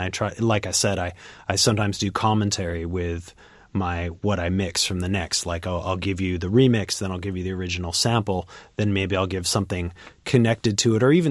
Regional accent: Washington, United States; I grew up on Capitol Hill. Yeah, but I'm living in Columbia City now.

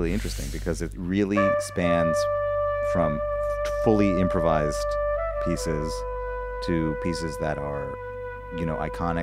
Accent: Madison, Wisconsin, United States; you spent a little time in my hometown in Madison.

